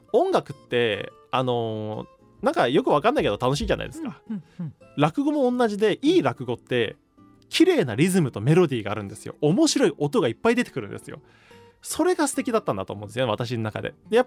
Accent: Machida, Tokyo, Japan; 私大学だけ山形大学に行ったんですけど、生まれも育ちも東京の町田市というところなんですけど、大学だけ、母方の実家がそっちにあるという縁があって、ちょっと山形大学行ってたんですけども

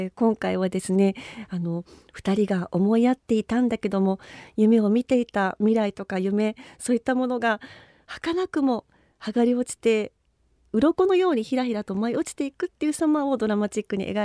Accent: Nagano, Japan; 私昔、まあ、長野県出身で、

